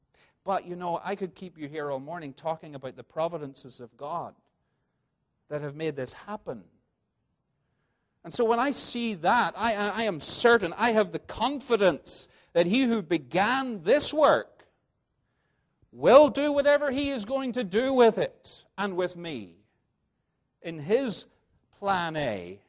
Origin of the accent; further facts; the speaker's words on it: Northern Ireland, United Kingdom; I come from Northern Ireland, where the weather is pretty much gray most of the year.